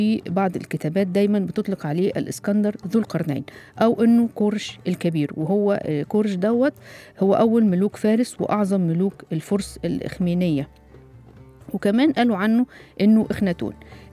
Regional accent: Egypt; لكن الاجابه الاكبر والاشهر ان هو موجود عندنا في مصر

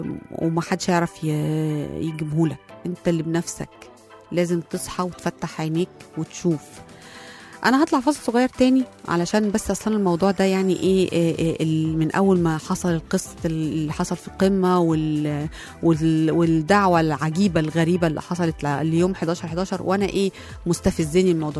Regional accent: Egypt; انا ابن مصر، انا ضد الكسر

